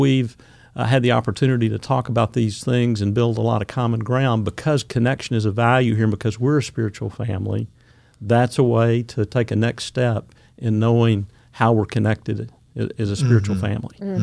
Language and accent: English; Arkansas, United States; I grew up in Arkansas, moved around quite a bit, but moved back from the East Coast, where I was in the military, to Central Arkansas